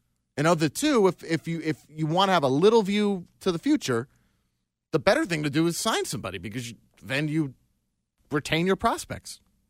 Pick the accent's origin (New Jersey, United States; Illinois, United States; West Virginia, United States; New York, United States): New York, United States; As a New Yorker, we don't appreciate that kind of thing.